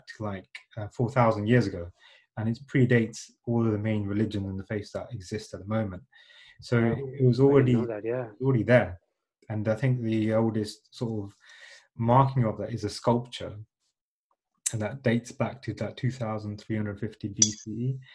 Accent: Midlands, United Kingdom; So I was born and brought up in the UK. So I was brought up in the Midlands.

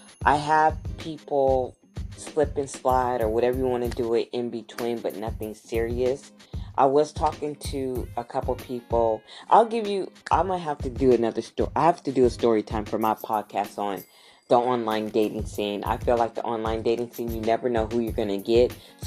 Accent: California, United States; Where am I from? I am from Southern California. So I'm from Southern Cali. I'm probably like 35 minutes away from Los Angeles. And, so I'm from Southern Cali.

